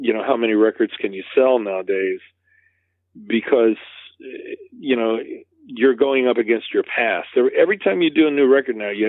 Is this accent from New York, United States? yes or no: yes; New York, United States; being part Native American, and but growing up in New York, you know, I didn't really identify with that part of myself